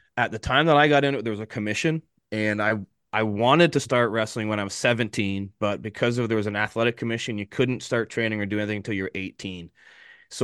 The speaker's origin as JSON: {"language": "English", "region": "Ontario", "country": "Canada", "said": "because I'm from Ontario"}